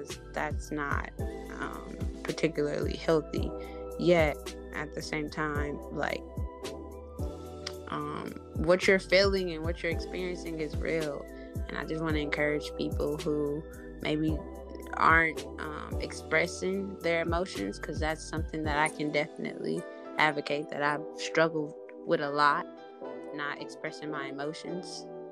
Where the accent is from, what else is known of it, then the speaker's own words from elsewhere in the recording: the South, United States; especially growing up in the South.